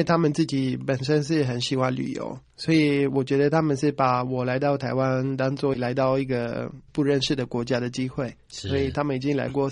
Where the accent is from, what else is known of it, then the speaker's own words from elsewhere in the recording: Rome, Lazio, Italy; born there; Chinese is a second language; 没错，我是在罗马出生。